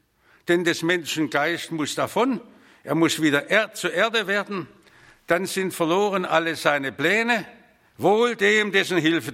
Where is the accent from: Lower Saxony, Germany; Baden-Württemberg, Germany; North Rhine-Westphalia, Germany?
Baden-Württemberg, Germany; Stuttgart; die reichsten Zeiten meines Lebens habe ich in meiner Kindheit in Hungerjahren in Stuttgart erlebt, wo der Vater in Gefangenschaft war.